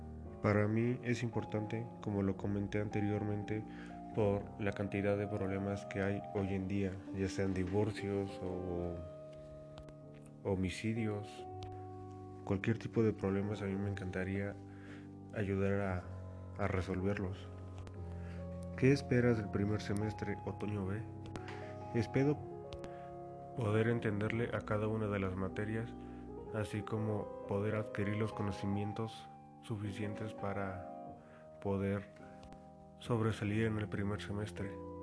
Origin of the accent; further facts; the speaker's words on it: Atlacomulco, State of Mexico, Mexico; born there; tengo 20 años y nací en Atlacomulco, Estado de México. Actualmente sigo viviendo en Atlacomulco con mi familia.